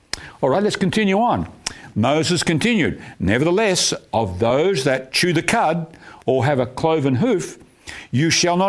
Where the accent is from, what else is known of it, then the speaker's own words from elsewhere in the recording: Perth, Western Australia, Australia; I remember when I was a kid, we grew up in Perth in Western Australia.